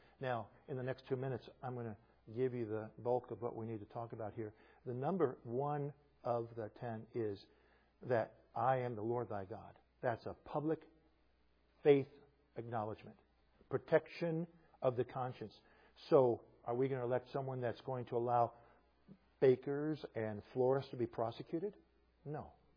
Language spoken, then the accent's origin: English; United States; I don't care. I'm an American.